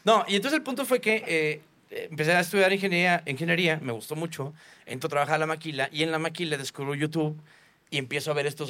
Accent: Chihuahua, Mexico; Yo soy de Chihuahua, de ahí que sea

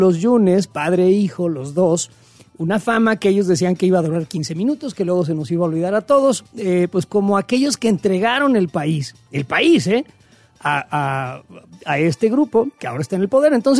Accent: Mexico; No, pero soy mexicano

